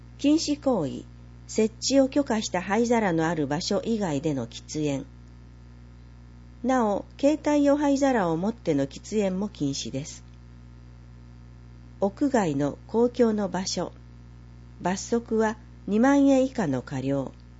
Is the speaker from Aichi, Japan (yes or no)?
no; Hiroshima, Japan; 私の出身の広島市ではすでに同じような条例ができています。